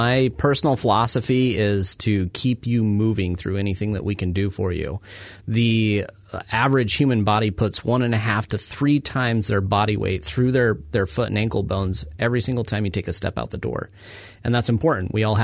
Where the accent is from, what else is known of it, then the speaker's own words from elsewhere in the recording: Utah, United States; Growing up in Utah, I was exposed to the mountains, lakes, streams all the time. And that was one of my biggest draws to Oregon.